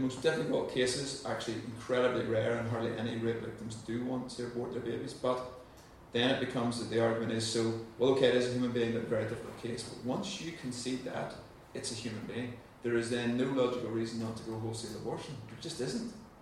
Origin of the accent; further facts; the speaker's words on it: United States; So we go to the movies, because I'm an American, we go to the cinema